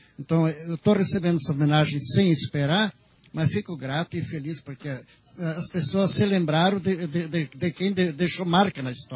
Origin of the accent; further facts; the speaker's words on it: Santa Catarina, Brazil; Quando eu vim de Santa Catarina, eu era gaiteiro do CTG Porteira Aberta, São Miguel do Oeste